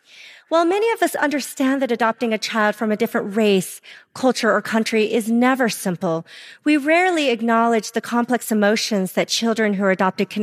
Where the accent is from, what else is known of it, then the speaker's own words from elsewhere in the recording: United States; I'm not, you know, quote unquote, Asian. I am American. I'm white.